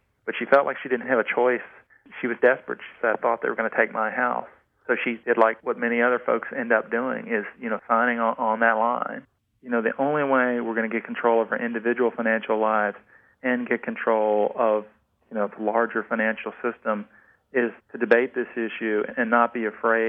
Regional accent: Virginia, United States; In my hometown here in Virginia, there used to be a storefront called Banker's Optical.

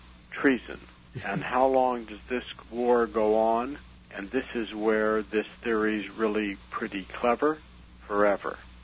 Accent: Missouri, United States; What happened is that I'm from Missouri, and I have to say that I've been sort of proud over the years that our senators from Missouri are usually pre

